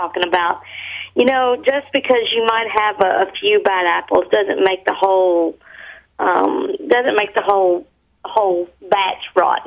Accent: Lebanon, Tennessee, United States; I went to the Lebanon High School, because I'm from Tennessee, Lebanon, Tennessee.

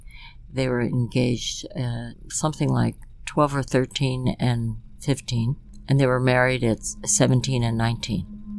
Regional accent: Washington, District of Columbia, United States; born there; my parents arrived in 1945, and I was born in 1946 in Washington, D.C. So I'm the only one who was born in the United States.

